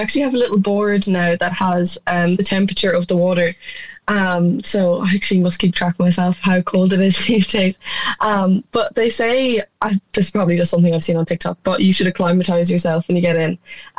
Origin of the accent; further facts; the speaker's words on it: Sligo, Connacht, Ireland; now in Galway, Ireland; Of course, you know, we're from Sligo. We never had anything like Coldvember. So when I came to Galway, that's something that was really appealing about it.